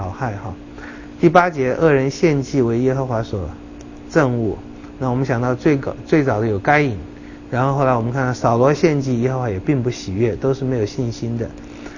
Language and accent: Chinese; China; 我们知道那才是比我们中国人说的更好的，书中自有颜如玉了